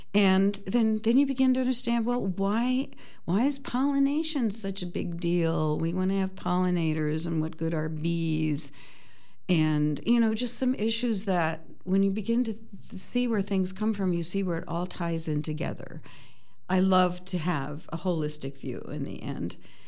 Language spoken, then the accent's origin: English; Virginia, United States; also born or lived in Alabama / South Carolina; I was born in Alabama and lived in South Carolina for a few years with my family. And then we moved to Northern Virginia, where I was raised and lived and went to high school